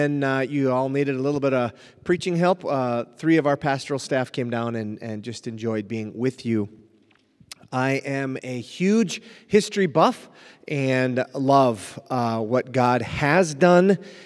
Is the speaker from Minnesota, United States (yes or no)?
yes; Hibbing, Minnesota, United States; I grew up on the Iron Range, Hibbing, Minnesota.